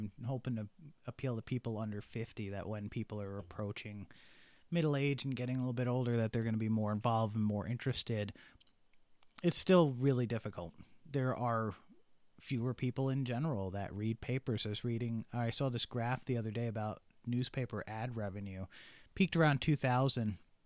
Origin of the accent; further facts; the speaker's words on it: Middleburg, United States; Part of it was I spent 8 years as the mayor of my hometown up in Middleburg